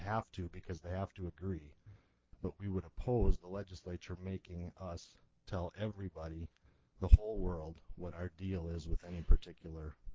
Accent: Pierre, South Dakota, United States; I'm a lawyer from Pierre.

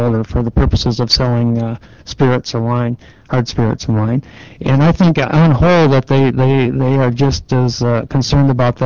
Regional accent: Rapid City, South Dakota, United States; I'm from Rapid City, attorney.

